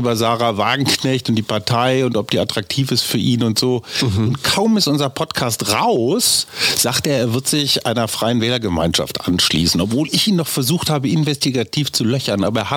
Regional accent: Berlin, Germany; wo kommen sie eigentlich her? Ja, aus Spandau. Nee, ich meine so richtig.

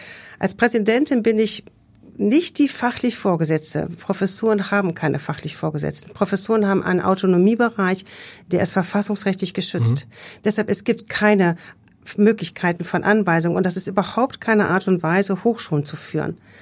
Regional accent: Rheine, North Rhine-Westphalia, Germany; also born or lived in Münster / Cologne; now in Hamburg, Germany; Ich komme eigentlich aus Westfalen, ich komme eigentlich aus Rheine. Ja. Und dann über Münster und Köln bin ich endlich nach Hamburg gezogen.

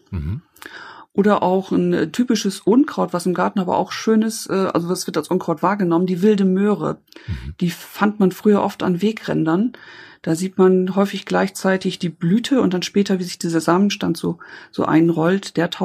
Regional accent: Oldenburg, Lower Saxony, Germany; Und ich komme ja aus Oldenburg, aus einer Grünkohlgegend.

